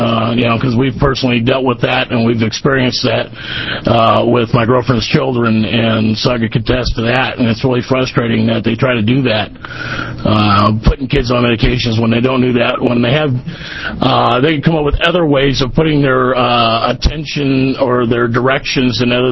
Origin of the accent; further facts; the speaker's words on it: Toledo, Oregon, United States; I'm from Lincoln County, Toledo, Oregon.